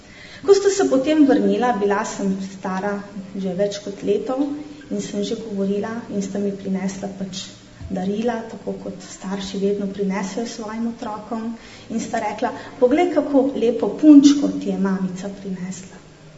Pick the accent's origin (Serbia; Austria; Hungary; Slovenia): Slovenia; Šmarješke Toplice, Southeast Slovenia; iz Šmarjeških Toplic, rojena v tujini, kot je povedala že gospa, kajti moji starši so bili takrat, tako kot vi, na delu v tujini in sva se obe s sestrico rodili v tujini. Starša prihajata iz Dolenjske, iz revnih vasi